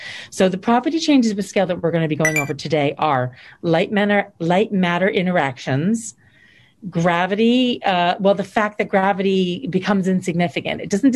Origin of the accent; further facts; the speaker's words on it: New Jersey, United States; And I'm from New Jersey.